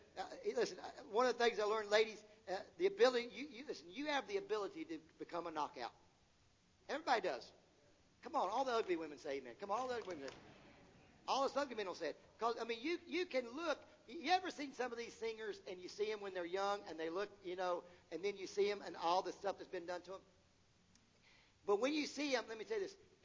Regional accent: Virginia, United States; I grew up in Virginia.

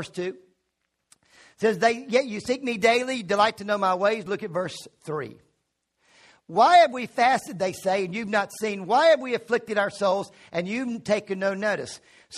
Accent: Virginia, United States; You know, the first time, I'm from Virginia, the first time I saw ashes on somebody's face

